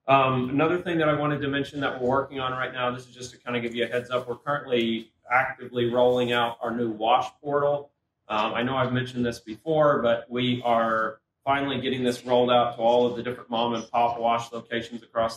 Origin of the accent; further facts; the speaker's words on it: Canada; now in Springfield, United States; I am Canadian, and I will say that I remember now why I left Canada. Whenever I step outside in Springfield, Missouri, it's a little cold for me